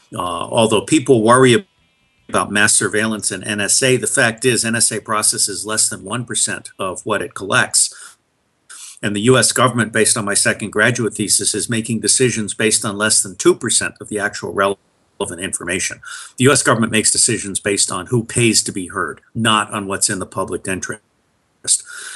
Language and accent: English; New York, United States; born there; also born or lived in Latin America / Asia; I was born in New York, but I lived overseas for the first 20 years of my life as the son of an oil engineer, 10 years in Latin America, 10 years in Asia.